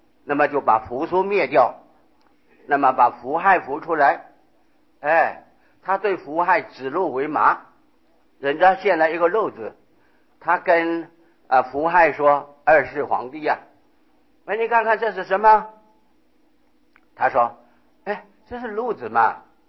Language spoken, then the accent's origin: Chinese; China; 而我们中国人的有一种不好的想法